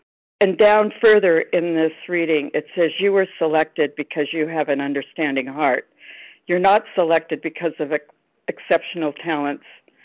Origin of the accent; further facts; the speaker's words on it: Arizona, United States; I'm from Arizona.